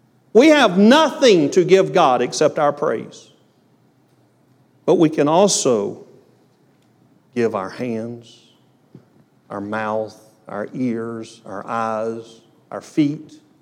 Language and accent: English; United States; I'm glad I was born in the United States. But we are the laziest citizens on this planet.